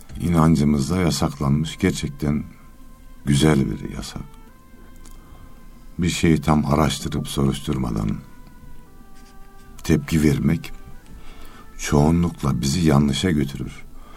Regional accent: Osmaniye, Turkey; Ben şimdi Osmaniyeliyim, iyi hatırlıyorum.

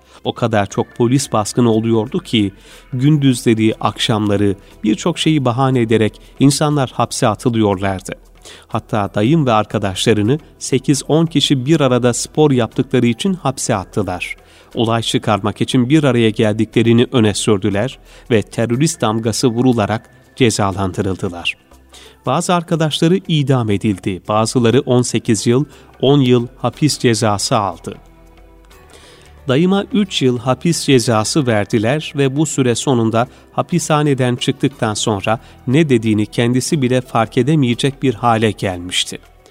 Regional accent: Xinjiang, China; now in Turkey; Doğu Türkistanlıyım. 23 yaşındayım ve Türkiye'de öğrenciyim.

